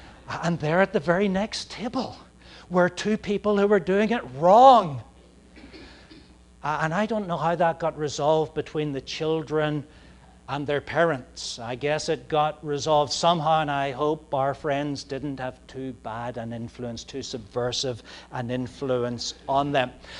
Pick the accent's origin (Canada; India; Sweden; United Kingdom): United Kingdom; now in United States; I come from the British Isles, and in the British Isles, it is customary for us to hold our forks in our our left hands.